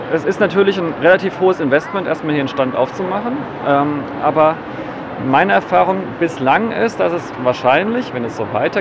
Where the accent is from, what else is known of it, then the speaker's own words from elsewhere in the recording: Southern Germany, Germany; von meiner Heimat, wo ich eigentlich herkomme, ich komme aus Süddeutschland